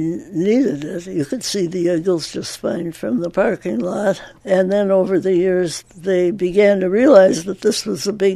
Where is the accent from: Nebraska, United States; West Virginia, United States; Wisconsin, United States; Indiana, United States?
Wisconsin, United States; Halfway between Racine and Kenosha, used to have lovely beach parties and watch the moon come up over Lake Michigan. I wanted to live on water ever since.